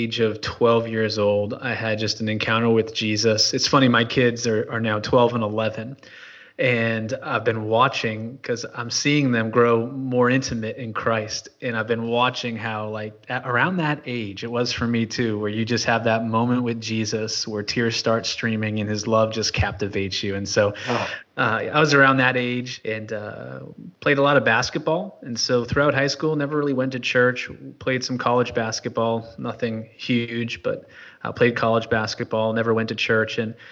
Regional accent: New Hampshire, United States; Yeah, I'm originally from New Hampshire. Well, I was born in Texas, but I grew up mostly in New England.

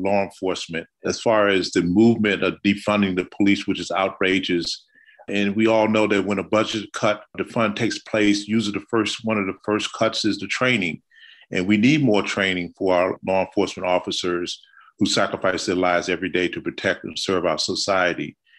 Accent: Washington, District of Columbia, United States; I think you remember me from your detail, and I'm from Washington, D.C.

